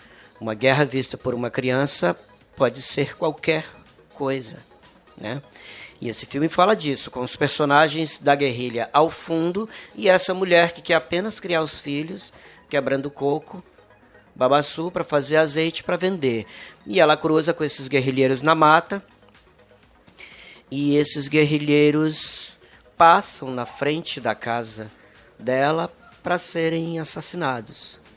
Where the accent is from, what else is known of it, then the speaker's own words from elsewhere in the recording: Pará, Brazil; em cima do que eu vivi quando criança no Pará. Eu sou paraense.